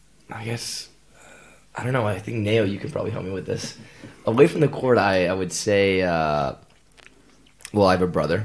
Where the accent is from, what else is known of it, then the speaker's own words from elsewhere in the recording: California, United States; I come from California and America, and I went to, people think I'm from Hawaii, but I'm actually, I went to college, university in Hawaii